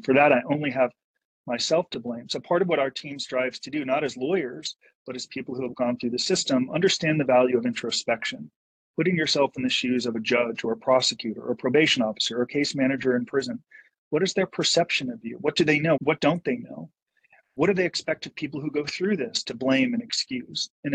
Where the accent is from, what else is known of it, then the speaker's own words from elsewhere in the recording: Encino, California, United States; I didn't know anyone that had ever been to prison. I grew up in Encino.